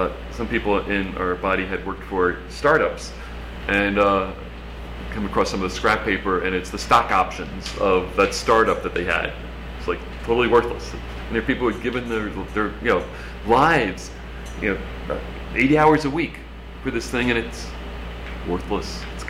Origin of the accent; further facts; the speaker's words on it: Ireland; I'm Irish, so we have get Irish things